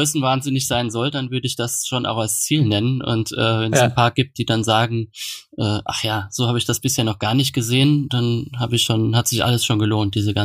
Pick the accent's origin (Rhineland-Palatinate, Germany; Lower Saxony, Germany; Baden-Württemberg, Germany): Rhineland-Palatinate, Germany; Kaiserslautern; accent: Palatinate German; meinen pfälzischen Kaiserslauterer Dialekt abzulegen